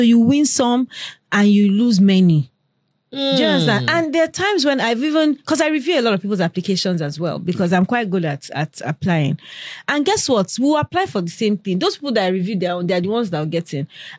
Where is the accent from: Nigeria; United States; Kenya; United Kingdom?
Nigeria; I'm Nigerian. I also have a Nigerian passport.